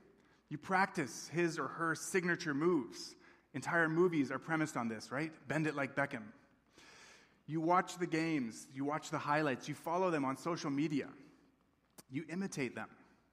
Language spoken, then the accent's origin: English; Tanzania; Some of you may know that I grew up in Tanzania in East Africa.